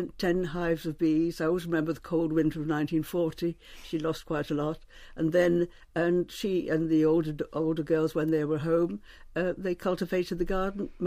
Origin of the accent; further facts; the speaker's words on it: Birmingham, West Midlands, United Kingdom; I was brought up in Birmingham, yeah.